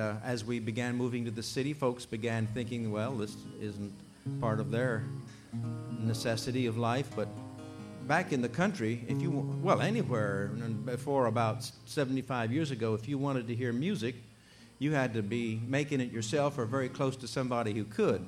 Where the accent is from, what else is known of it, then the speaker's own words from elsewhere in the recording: Virginia, United States; from the state of Virginia, my home state